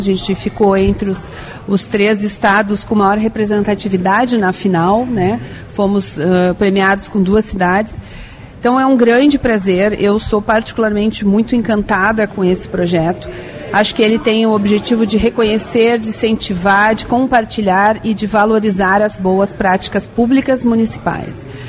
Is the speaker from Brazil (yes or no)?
yes; Rio Grande do Sul, Brazil; como uma boa gaúcha, quero ver muitos municípios na final em Brasília